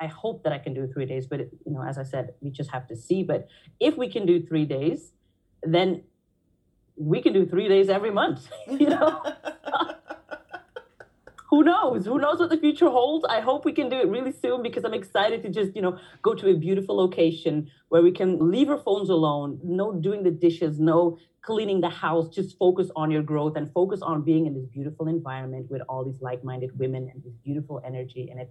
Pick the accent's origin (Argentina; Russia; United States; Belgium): Belgium; now in Netherlands; I have a mixed background. I have a Nigerian father, a Belgian mother. But I grew up in Belgium, but I'm now living in the Netherlands. So I've been living here for 11 years because I studied here